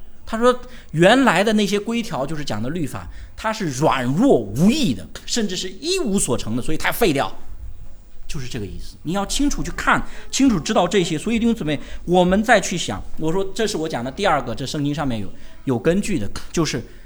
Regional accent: China

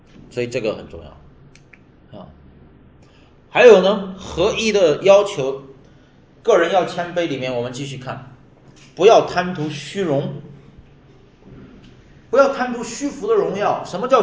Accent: China; 其实我们中国人呢比较喜欢虚名

